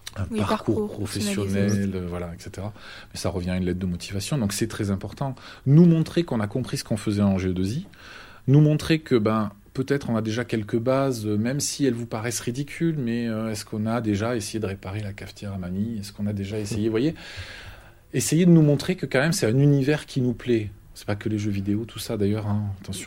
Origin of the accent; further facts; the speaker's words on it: Southern France, France; accent: southern French; On est dans le sud, j'ai l'accent du sud, donc ils m'ont mis au sud de tout.